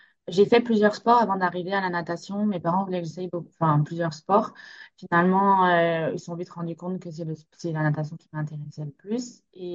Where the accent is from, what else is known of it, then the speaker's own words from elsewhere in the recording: France; now in Montreal, Canada; Alors, je viens de France, donc j'ai grandi en France, je suis à Montréal juste depuis 2018.